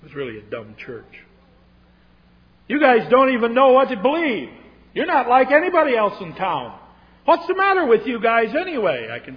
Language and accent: English; Litchfield, Minnesota, United States; The Litchfield Church, where I grew up in Minnesota, was just a little church.